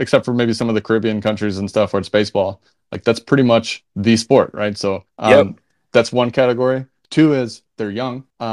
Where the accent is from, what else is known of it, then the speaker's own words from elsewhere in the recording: United States; I will give you my perspective as an American living in America.